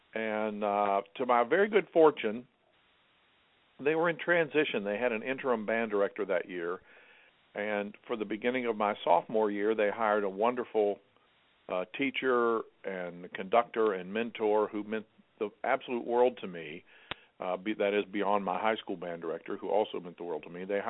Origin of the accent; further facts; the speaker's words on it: South Charleston, West Virginia, United States; Yes, I grew up there in South Charleston High School in West Virginia